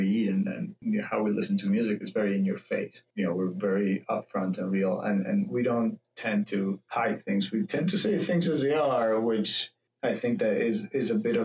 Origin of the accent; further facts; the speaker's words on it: Argentina; English is a second language; Argentina is, we're very warm. I mean, we're Latin American.